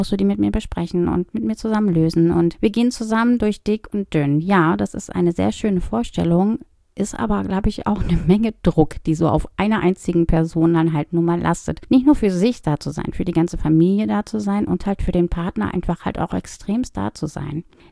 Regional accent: North Rhine-Westphalia, Germany; Ich komme ja aus dem Ruhrgebiet

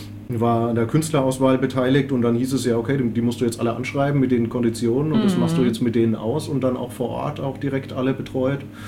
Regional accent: Würzburg, Bavaria, Germany

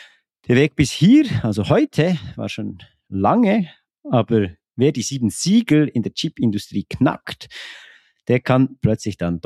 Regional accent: Gümligen, Bern, Switzerland; aktuell noch in Gümligen bei Bern. Das finde ich natürlich super. In eine Produktionsfirma am Ort, wo ich aufgewachsen bin.

